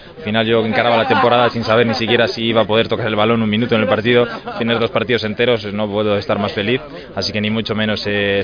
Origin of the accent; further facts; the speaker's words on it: Bilbao, Basque Country, Spain; moved away as an adult; now in Rivas, Spain; Yo soy de Bilbao, empecé allí a jugar en Coyotes Santurtzi